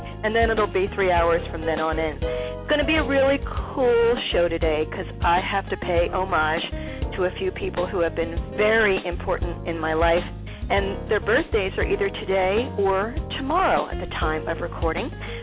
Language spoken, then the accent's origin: English; Philadelphia, Pennsylvania, United States; now in Baltimore, United States; from Philadelphia. It's always nice to know that Philly has some good news going on. Oh, I miss my hometown so much sometimes, but here we are happily in Baltimore